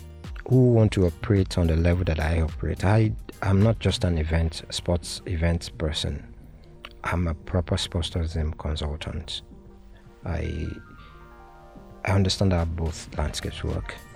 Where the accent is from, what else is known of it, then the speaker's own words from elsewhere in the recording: Ile-Ife, Osun, Nigeria; Okay, I'm from Ilefe. I'm from two ruling houses in Ilefe.